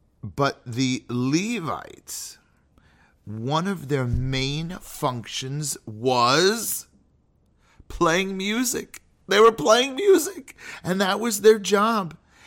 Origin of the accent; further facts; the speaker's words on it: Napa, California, United States; I remember growing up in Napa and seeing these beautiful, or near Napa, and seeing these beautiful vineyards